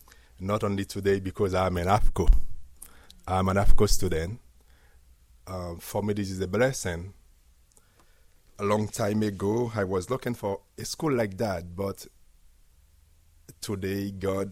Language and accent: English; Haiti; English is a second language; also born or lived in Miami; now in United States; I come from Haiti. Like many of you probably heard about Haiti, even you don't know where it is. For now, a few years ago, I moved to Miami. From Miami, I came here.